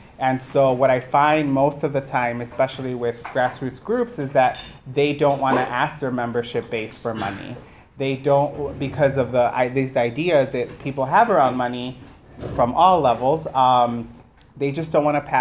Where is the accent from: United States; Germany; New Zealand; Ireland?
United States; Chicago, Illinois; Is anyone here from Chicago? Yay! I'm from Chicago, from Crossroads Fund.